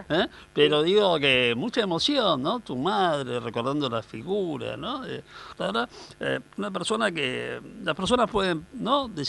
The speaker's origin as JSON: {"language": "Spanish", "country": "Argentina", "said": "mi agradecimiento como ciudadano argentino, ¿no?, como amante del tango"}